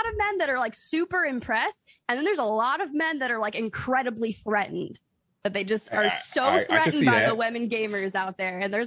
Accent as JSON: {"language": "English", "region": "Midwest", "country": "United States", "said": "My family, my mom and dad, and my little bro, we're from the Midwest."}